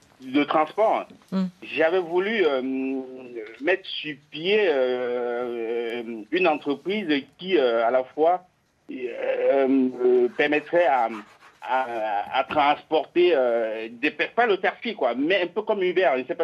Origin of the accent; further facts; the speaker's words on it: Cameroon; Moi, ça fait 18 ans, je suis en région parisienne. J'ai à plusieurs reprises pensé retourner en Afrique, particulièrement au Cameroun, parce que je suis originaire du Cameroun.